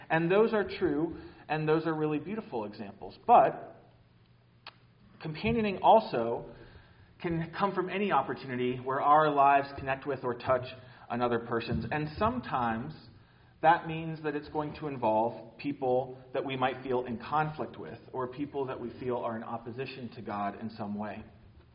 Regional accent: Minneapolis, Minnesota, United States; born there; I was born in Minneapolis

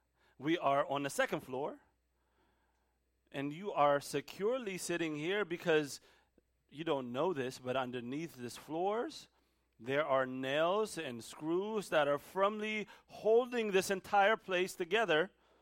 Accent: Ethiopia; But when I was younger, growing up in Ethiopia, every summer break, my dad would send me to my uncle's.

